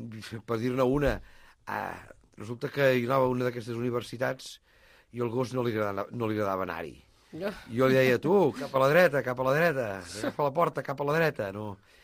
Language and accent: Catalan; La Palma de Cervelló, Catalonia, Spain; quan vaig esdevenir alcalde del meu poble de La Palma